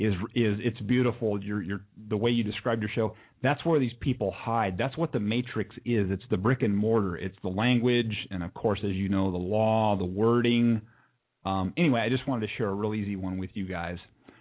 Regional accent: United States; I'm American. I was born here.

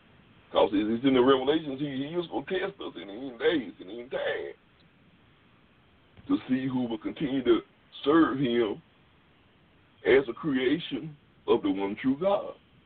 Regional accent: Mississippi, United States; I'm proud I'm from Mississippi. Don't know how proud I am to be born in the state of Mississippi.

